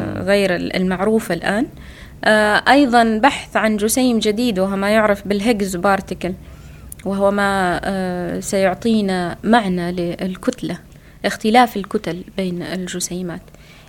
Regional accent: Saudi Arabia; فبالنسبة كوني كسعودية وكإمرأة وعرفت أنه أنا أول سعودية في المجال

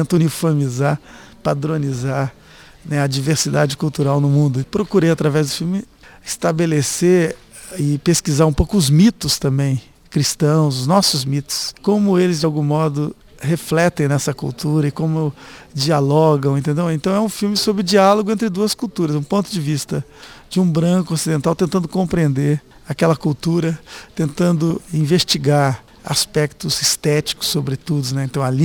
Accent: Mato Grosso, Brazil; Eu fui criado na minha infância em Mato Grosso

